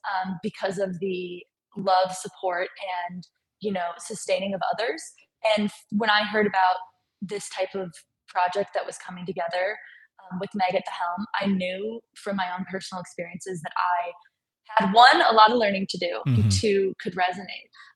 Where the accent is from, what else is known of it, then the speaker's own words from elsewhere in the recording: Milwaukee, Wisconsin, United States; So I grew up in the Milwaukee area.